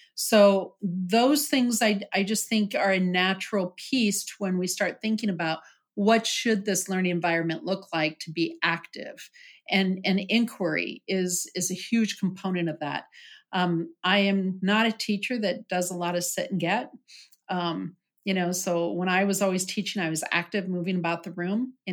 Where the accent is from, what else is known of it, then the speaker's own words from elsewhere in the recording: South Dakota, United States; now in Nebraska, United States; I come from South Dakota. I now live in Nebraska, but I come from South Dakota.